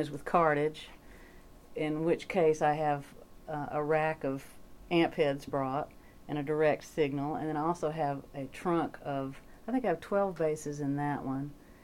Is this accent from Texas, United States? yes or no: no; Montgomery, Alabama, United States; now in Nashville, United States; I'm from Montgomery, Alabama. I grew up there. I went to University of Alabama when I, you know, right after high school